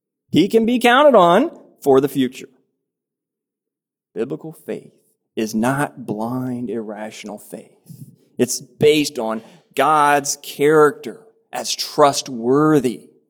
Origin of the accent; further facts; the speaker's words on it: United States; born there; If you know me, you believe I was born in America, because I've told you so, and you've got other good reasons. My accent probably gives a bit of it away